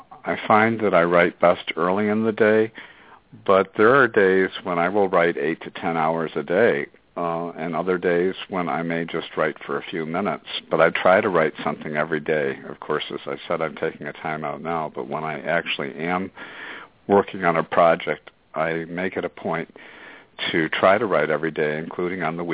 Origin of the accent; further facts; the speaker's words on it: Syracuse, New York, United States; I've participated in marches in my hometown of Syracuse.